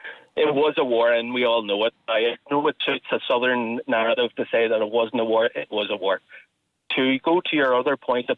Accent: Belfast, Northern Ireland, United Kingdom; in my community where I grew up in North Belfast

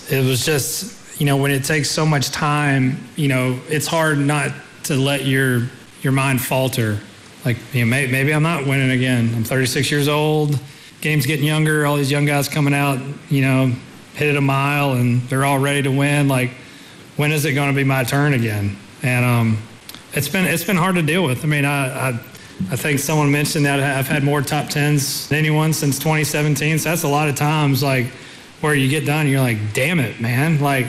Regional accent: Georgia, United States; growing up in Georgia, I've watched, obviously being a huge fan of golf, I watched the Open Championship.

